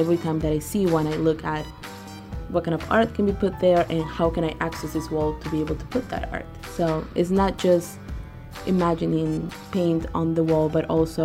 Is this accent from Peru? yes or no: yes; Peru; now in Atlanta, United States; I'm not from here. I'm from Peru, and I moved to this country in 98. I moved to Atlanta in 2007